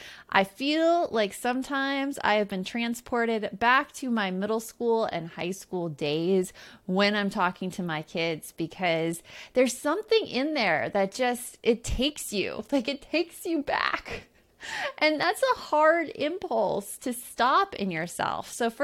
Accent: Tucson, Arizona, United States; For me, growing up in Tucson, Arizona, ours was Channel 9.

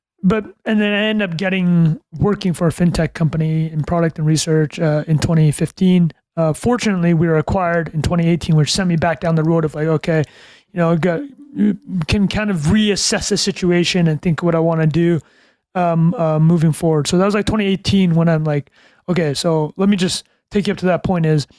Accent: Canada; born there; I was born in Canada.

